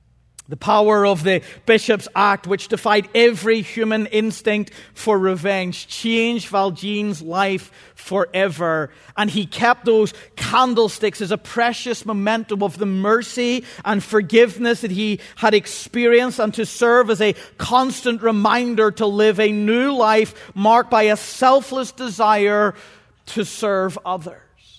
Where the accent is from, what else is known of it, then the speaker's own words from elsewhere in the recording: Northern Ireland, United Kingdom; By the way, if my pronunciation's off, I'm Northern Irish, okay?